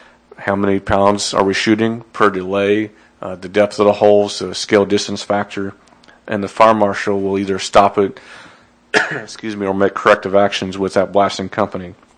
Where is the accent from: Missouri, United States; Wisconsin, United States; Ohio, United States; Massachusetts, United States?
Missouri, United States; Raymore; I've seen that in my hometown of Raymore, Missouri